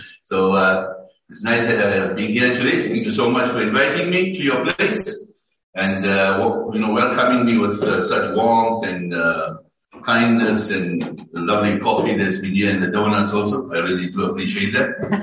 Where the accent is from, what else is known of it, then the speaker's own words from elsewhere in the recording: South Africa; I'm from South Africa, originally born in South Africa, grew up in apartheid South Africa.